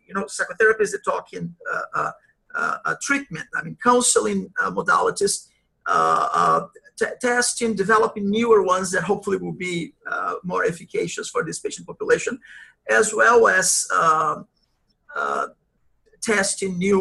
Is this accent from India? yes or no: no; Brazil; moved away as an adult; now in United States; I'm originally from Brazil, and I've lived now in the US for 26 years. I've switched my citizenship. I'm a US citizen